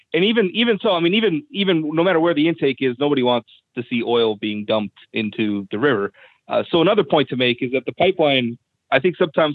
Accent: North Dakota, United States; since I'm from North Dakota, that I'm most familiar

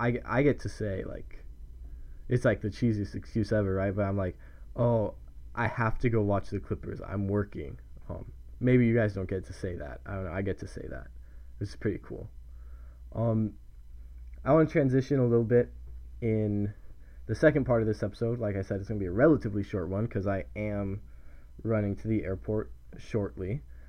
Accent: Santa Clarita, California, United States; now in New York, United States; because I'm from the Los Angeles area, I'm from Santa Clarita, but I now live in New York, so I don't go home to my parents for Thanksgiving.

